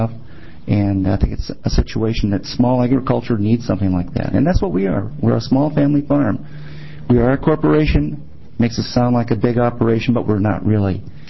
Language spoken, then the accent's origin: English; Salem, Oregon, United States; I'm from Salem, Oregon. And I'm a small family farm east of Salem here